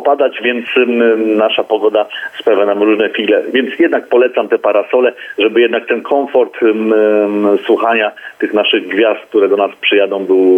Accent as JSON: {"language": "Polish", "town": "Ustka", "region": "Pomeranian Voivodeship", "country": "Poland", "lives_now": "Chojnice, Poland", "said": "nie jestem rodowitym chojniczaninem, tylko pochodzę z Ustki, więc rybołówstwo mi jest bardzo bliskie. Mój tata pracował w zakładzie przetwórstwa rybnego"}